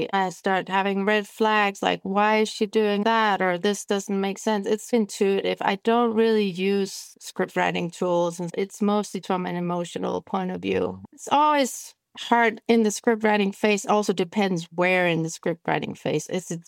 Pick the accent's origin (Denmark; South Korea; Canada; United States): Denmark; Kolding, Southern Denmark; also born or lived in Germany; My dad is Danish, my mom's German. And then I was raised in Kolding, which is a city in the mainland of Denmark, 60,000 people at the time. And yeah, when I was 17, I had enough of that life and moved to Copenhagen.